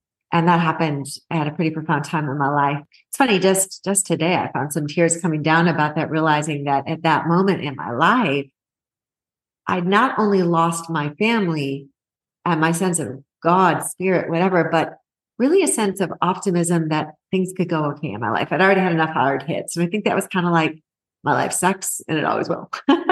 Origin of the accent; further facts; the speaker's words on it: Detroit, Michigan, United States; born there; I was born in the Detroit, Michigan area.